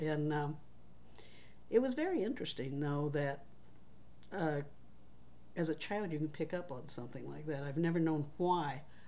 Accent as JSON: {"language": "English", "town": "Terre Haute", "region": "Indiana", "country": "United States", "tie": "born there", "said": "And I was born in Terre Haute, Indiana, and basically I grew up in a family of women."}